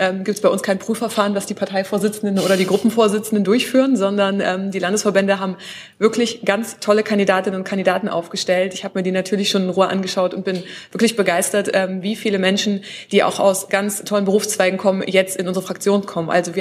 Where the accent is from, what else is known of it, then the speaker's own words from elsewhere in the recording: Saxony-Anhalt, Germany; Ich meine, ich komme aus dem Dorf in Sachsen-Anhalt.